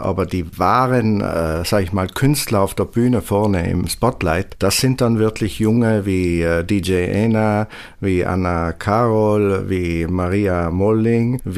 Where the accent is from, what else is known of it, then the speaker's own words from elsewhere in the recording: Czechia; German is a second language; also meine Heimat